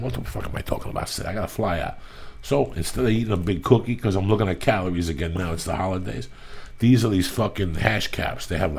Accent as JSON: {"language": "English", "region": "New Jersey", "country": "United States", "tie": "born or raised there", "said": "He's a dear friend of mine. We grew up together in Jersey"}